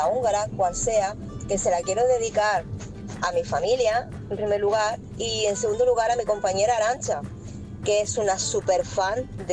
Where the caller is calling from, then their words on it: Almería, Andalusia, Spain; de Almería. Bueno, de camino al trabajo.